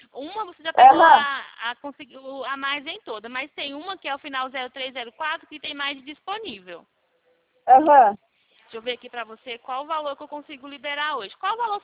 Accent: Ceará, Brazil; Eu sei que eu sou lá do Ceará, tá?

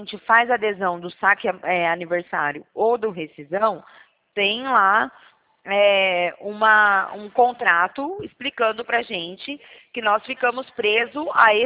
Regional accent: São Carlos, São Paulo, Brazil; Eu sou aqui de São Carlos

